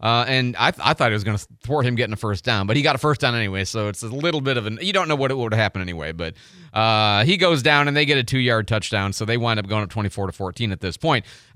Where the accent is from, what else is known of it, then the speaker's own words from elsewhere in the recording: Downers Grove, Illinois, United States; I'm from Downers Grove North, so you never ever cheer for Naperville North.